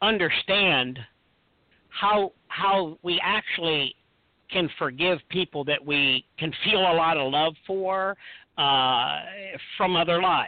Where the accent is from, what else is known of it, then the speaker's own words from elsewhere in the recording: Orlando, Florida, United States; also born or lived in Sedona; I'm from the Orlando area, but I lived in Sedona for about 3 years recently.